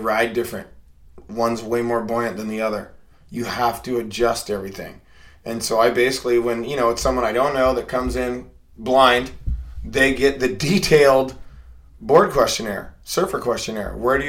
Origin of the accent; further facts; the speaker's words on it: Portland, Oregon, United States; I grew up in Portland, Oregon. I am originally from Oregon, and I'm a adult learner.